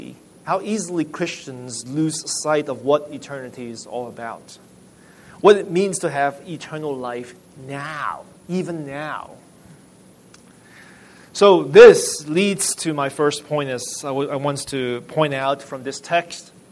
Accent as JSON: {"language": "English", "country": "Hong Kong", "tie": "born or raised there", "said": "And when I was young, growing up in Hong Kong, I never get to watch them."}